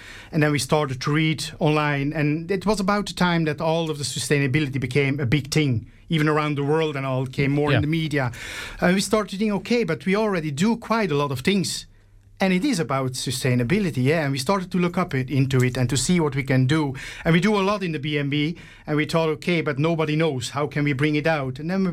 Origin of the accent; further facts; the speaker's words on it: Belgium; now in Ireland; we are originally from Belgium. And we moved to Ireland about 9 years ago